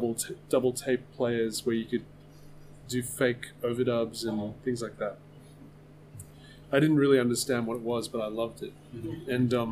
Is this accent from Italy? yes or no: no; Australia; but I grew up in Australia, and I was very lucky.